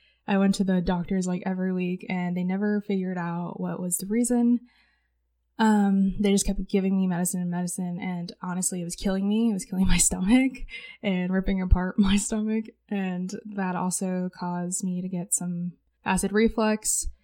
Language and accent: English; San Diego, California, United States; moved away as an adult; now in Las Vegas, United States; I've been in Vegas for about 6 years now. And I mean, I grew up in San Diego, but I moved here for college, and then I kind of stayed here after college, just because COVID hit.